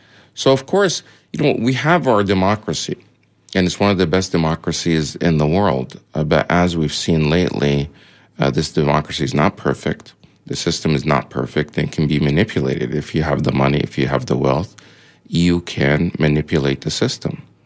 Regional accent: United States; I'm American. I'm proud to be American, but I'm also proud to be Arab, Egyptian heritage, and Muslim.

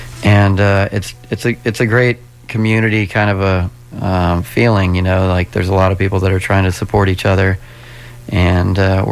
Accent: Bradenton, Florida, United States; Danny and I and JP, we all were born and raised in Bradenton, in fact.

